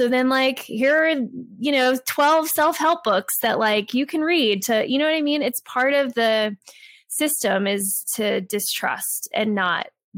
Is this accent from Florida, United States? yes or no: no; Virginia, United States; I'm actually a Southerner. I grew up in Virginia. I like Southern Virginia.